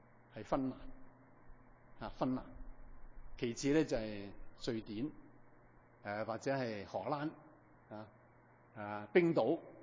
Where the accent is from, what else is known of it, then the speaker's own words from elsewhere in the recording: Hong Kong; 我哋都大部分从香港嚟，啊，香港变得好紧要